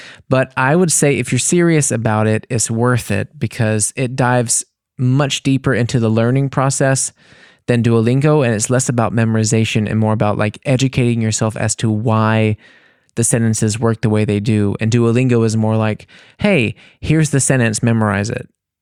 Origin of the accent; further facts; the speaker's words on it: United States; And then for me as an American, I see it as like an opportunity to like pig out on buttery meats